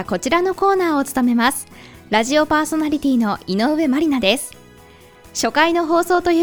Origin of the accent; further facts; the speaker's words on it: Yokohama, Kanagawa, Japan; 私は横浜市出身の26歳です。